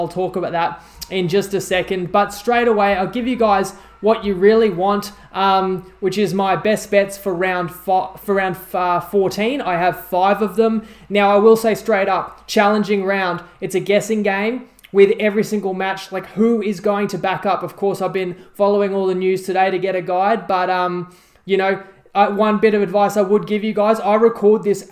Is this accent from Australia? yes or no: yes; Queensland, Australia; Don't worry, guys, I'm a Queenslander, so I won't spend too long talking about that Origin match.